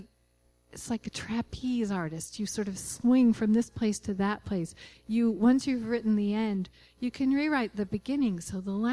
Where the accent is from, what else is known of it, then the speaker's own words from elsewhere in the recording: Kentucky, United States; also born or lived in Tucson; I lived for about 2 decades of my life in Tucson, but always I grew up in Eastern Kentucky and always wanted to come home to where my extended family is, and finally was able to do that.